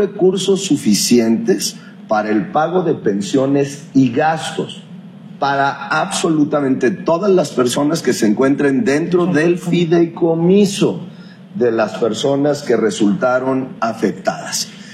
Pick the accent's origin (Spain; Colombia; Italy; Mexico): Mexico; Guadalajara, Jalisco; Es un compromiso que yo hice como tapatío